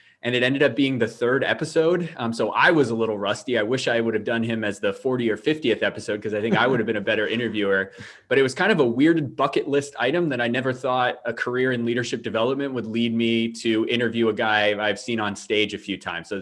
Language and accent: English; New Hampshire, United States; So I grew up in the New Hampshire, New England area.